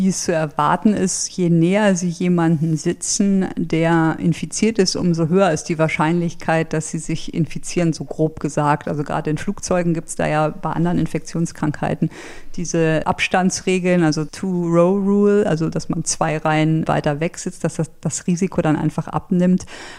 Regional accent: Germany; Und dann kam ich mir als Deutscher, sage ich mal, wirklich blöd vor

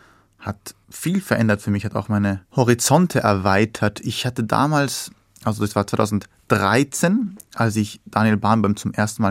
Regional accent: Austria; Ich selber natürlich habe persische Wurzeln, aber geboren und aufgewachsen bin ich in Österreich und wie ich schon vorher gesagt habe, ein bisschen in einer Blase, in einer Paradiesblase

